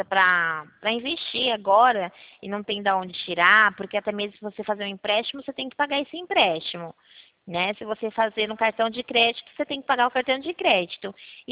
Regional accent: Campinas, São Paulo, Brazil; Eu sou aqui de Campinas, do interior de São Paulo.

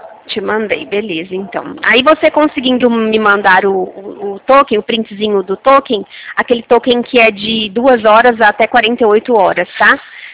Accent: São Paulo, Brazil; Eu sou de São Paulo, tá?

